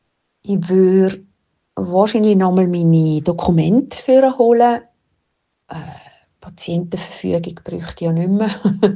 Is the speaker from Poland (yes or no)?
no; Buchs, Switzerland; Die sind immer noch zu Buchs, in dem Haus daheim, wo ich aufgewachsen bin.